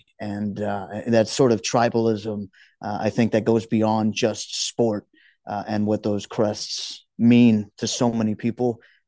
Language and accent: English; Houston, Texas, United States; also born or lived in Juarez; Born and raised in Houston, from South Park. I've lived some time in Juarez.